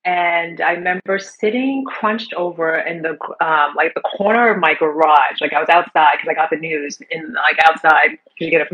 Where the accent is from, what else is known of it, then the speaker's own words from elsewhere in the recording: Ghana; And I am originally from Ghana